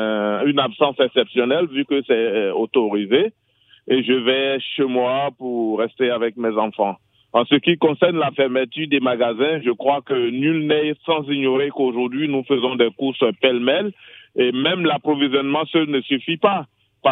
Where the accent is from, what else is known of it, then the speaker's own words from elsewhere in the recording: Côte d’Ivoire; je suis originaire de la Côte d'Ivoire.